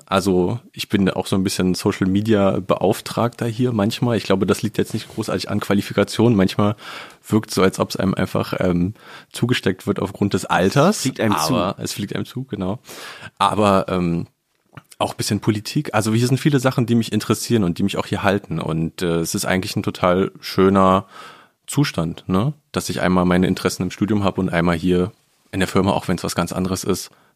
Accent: Berlin, Germany; born or raised there

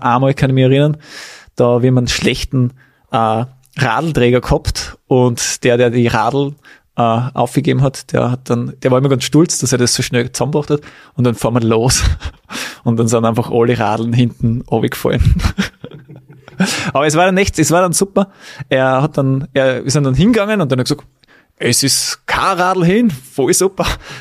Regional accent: Weiz, Styria, Austria; Wir waren zum Beispiel in Weiz, in meiner Heimat

